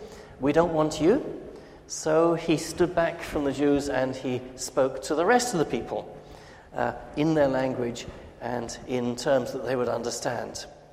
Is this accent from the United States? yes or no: no; Lee, London, United Kingdom; I grew up in Lee, went to Lee Manor Primary School, so I was always walking down Hendon Road every day